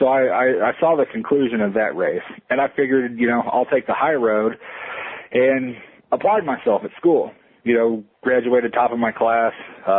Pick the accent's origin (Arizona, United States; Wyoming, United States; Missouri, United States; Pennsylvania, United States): Wyoming, United States; Casper; born there; I was born in Casper, Wyoming.